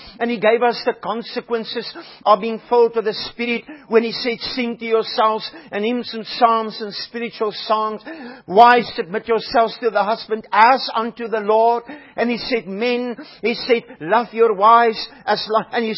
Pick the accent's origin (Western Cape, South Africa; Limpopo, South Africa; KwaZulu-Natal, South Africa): Limpopo, South Africa; You know, I was brought up in Africa, and we've got some South Africans here, and some of them were brought up in the Cape Town area, and, you know, they were more civilized and sophisticated than we, who were farmers and boers up there close to the border of the land of Zimbabwe those days.